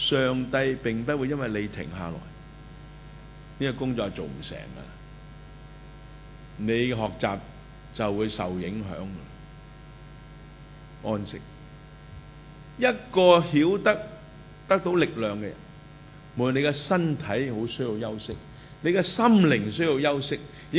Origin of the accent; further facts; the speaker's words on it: China; 咁我哋中國人就好唔掂，因為我哋始終要食飯噶嘛，仲食粥水添嘛